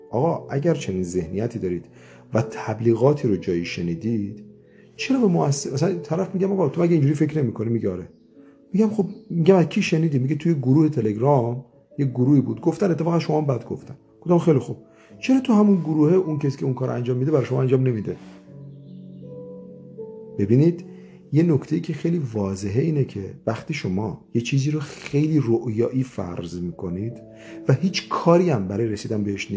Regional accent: Iran; ما ایرانیم دیگه، ما نماینده کسی نیستیم که.

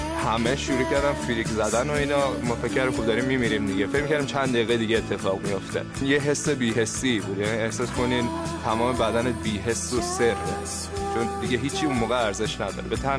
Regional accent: Tehran, Tehran Province, Iran; moved away as an adult; now in Sweden; از تهران میام، 26 سالمه و تقریبا 6 ساله که سوئد زندگی میکنم.

